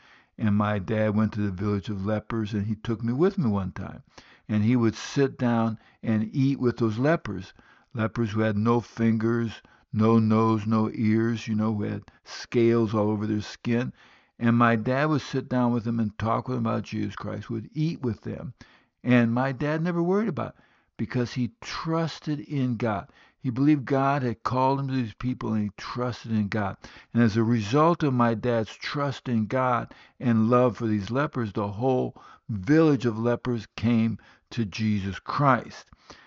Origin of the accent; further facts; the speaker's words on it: Guinea; I grew up in West Africa. My parents were missionaries in Guinea, West Africa.